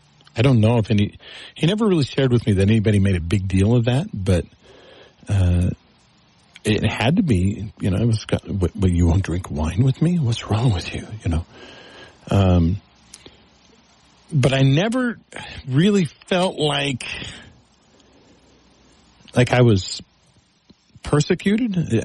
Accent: Texas, United States; I grew up in what members of the church called the mission field. I grew up in Texas.

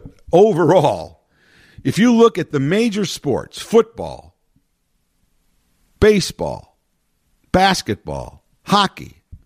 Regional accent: Chicago, Illinois, United States; Well, having lived, being born and raised and still live in the Chicago area, born and raised in Chicago, still live in the Chicagoland area, very close to the city

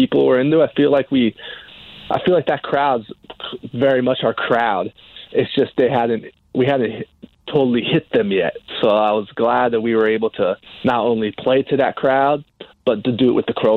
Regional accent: California, United States; moved away as an adult; now in Washington, United States; So moving to D.C., I moved to D.C. when I was like 21. I'm originally from like the L.A. area.

